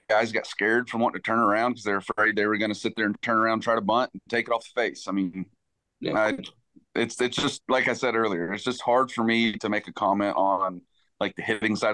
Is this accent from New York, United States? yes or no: no; Alabama, United States; I'm from Alabama.